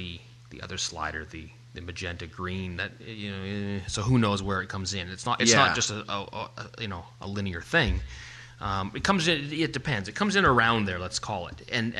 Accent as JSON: {"language": "English", "town": "Vancouver", "region": "British Columbia", "country": "Canada", "tie": "born or raised there", "said": "Like, this represents to me what it was like growing up in Vancouver in the fall."}